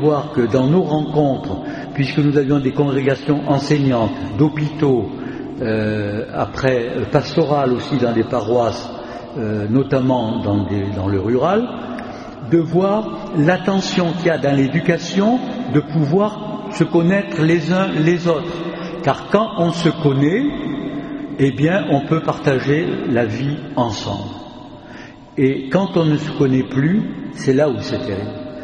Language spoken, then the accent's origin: French; France; chez nous en France